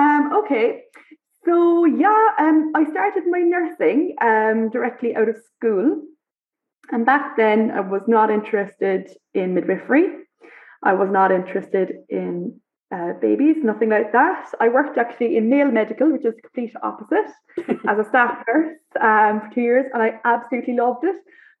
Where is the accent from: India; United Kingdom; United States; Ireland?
Ireland; now in Abu Dhabi, United Arab Emirates; I'm Irish, and I am a midwife.